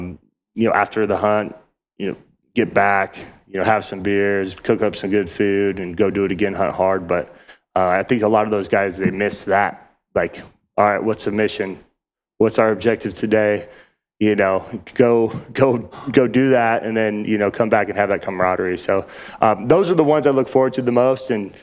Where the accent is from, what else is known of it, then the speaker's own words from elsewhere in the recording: Nevada, United States; now in Arizona, United States; Because, you know, I come from Nevada and did everything there is to do in Nevada.